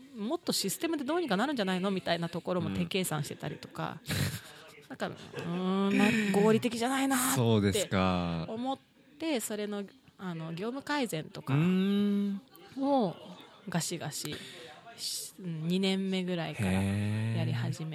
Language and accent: Japanese; Kawagoe, Saitama, Japan; 川越生まれ、はい、川越育ちでございますね。ただ残念ながら中心市街地ではございませんで。